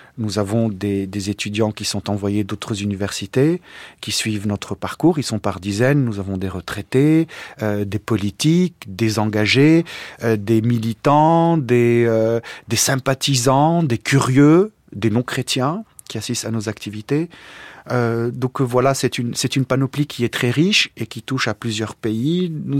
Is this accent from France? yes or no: no; Lebanon; puisque je suis libanais d'origine